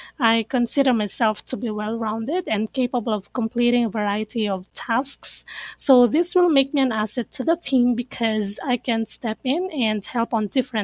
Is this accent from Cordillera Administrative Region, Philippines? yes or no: yes; Baguio, Cordillera Administrative Region, Philippines; I am from Baguio City, Philippines.